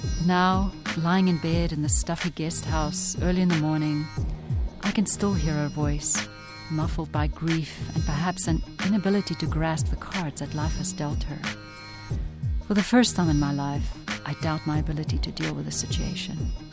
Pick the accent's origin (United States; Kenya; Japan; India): India; Jalandhar, Punjab; Because it was in my hometown, Jalandhar, I had a very good idea what it was like to grow up as a small-town girl